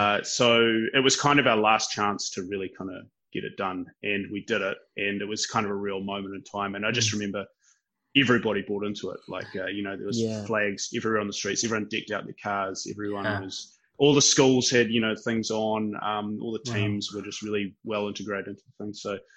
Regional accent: New Zealand; This is honestly, as a New Zealand rugby fan, or as a New Zealander, just in general

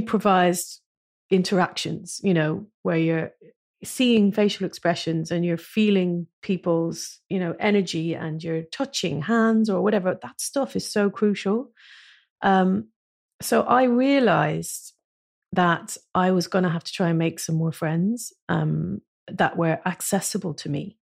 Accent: Ireland; now in London, United Kingdom; And I get it, because when you live abroad, you have this sense of never being Irish enough to live in Ireland again, because I've lived in London for 25 years, but also always being a foreigner in London.

